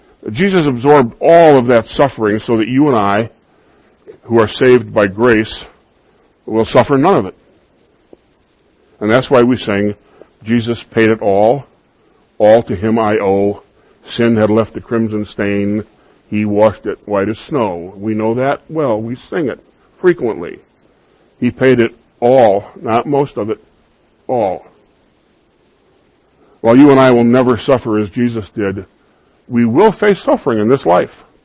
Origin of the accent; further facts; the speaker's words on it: Chicago, Illinois, United States; Here's the Lutheran version I remember from growing up in Chicago.